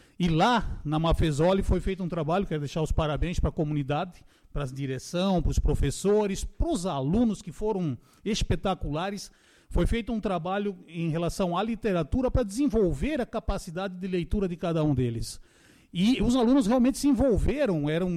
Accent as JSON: {"language": "Portuguese", "region": "Paraná", "country": "Brazil", "moved": "yes", "said": "ela começa em 76, quando eu vim do Paraná para cá."}